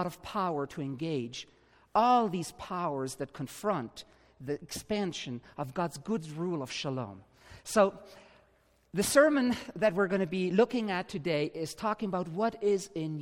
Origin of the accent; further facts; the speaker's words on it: Côte d’Ivoire; I was born and raised in West Africa, in Côte d'Ivoire, Ivory Coast, and grew up there. I'm Swiss and German descent, so I have two passports.